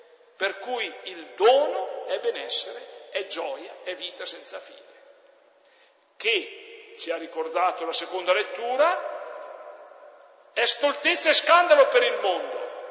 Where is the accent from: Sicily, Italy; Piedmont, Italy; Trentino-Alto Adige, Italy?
Trentino-Alto Adige, Italy; Per me che vengo dalle Dolomiti di Brenta, il Bondone è un panettone che non mi dice niente.